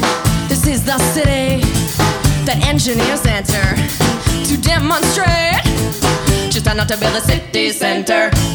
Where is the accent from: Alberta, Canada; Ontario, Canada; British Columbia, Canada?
Ontario, Canada; Toronto; I said I am from Toronto. I've seen urban planning, urban decay.